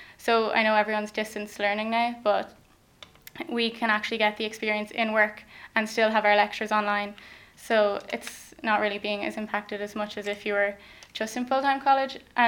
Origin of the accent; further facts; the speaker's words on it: Leinster, Ireland; I'm from Louth, and I was going to college down the country